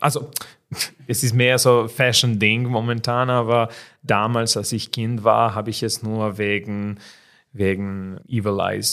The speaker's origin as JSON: {"language": "German", "town": "Belgrade", "region": "City of Belgrade", "country": "Serbia", "said": "Also ich komme wirklich aus Belgrad und nicht aus diesem Teil, wo die Vlajna sind."}